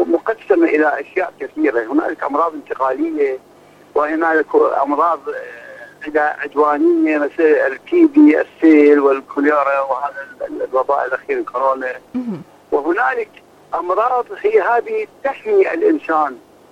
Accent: Iraq; فإحنا هنا عندنا بالعراق طبعا مراكز صحية في المناطق،

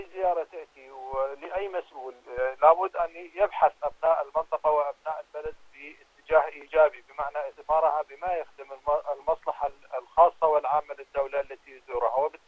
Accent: Iraq; نحن كعراقيين وكمسلمين حقيقة وحتى كمسيحيين في الدولة العراقية،

